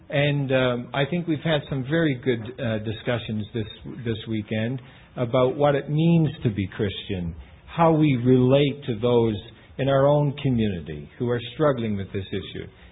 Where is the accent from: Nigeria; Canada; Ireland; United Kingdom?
Canada; now in United States; certainly in my home country in Canada.